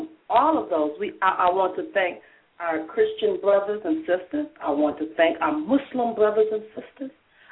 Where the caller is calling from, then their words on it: Atlanta, Georgia, United States; I am calling from Atlanta, Georgia